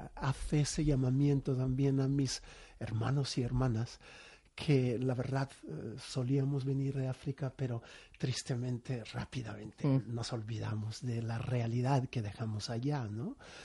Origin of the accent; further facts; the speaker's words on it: Madrid, Community of Madrid, Spain; soy un madrileño de pura cepa. Bueno. De hace ya un porrón de años. Llevo en Madrid, si mal no calculo, 30 años fácil